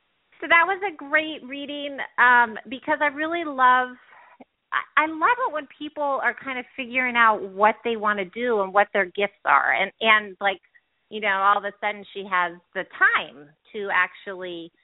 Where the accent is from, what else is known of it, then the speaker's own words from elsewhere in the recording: California, United States; Well, my heart is in California. I was raised there, and I love California.